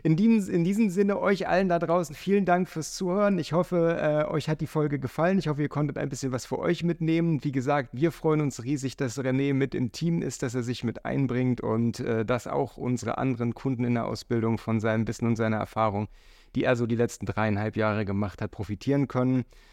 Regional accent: Hamburg, Germany; Also ich komme aus Hamburg, das wollte ich gerade sagen.

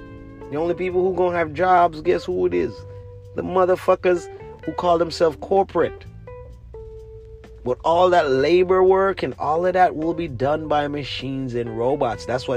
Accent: Jamaica; now in Los Angeles, United States; I'm from Jamaica. In my country, it's like four men on a garbage truck. I came to Los Angeles, California

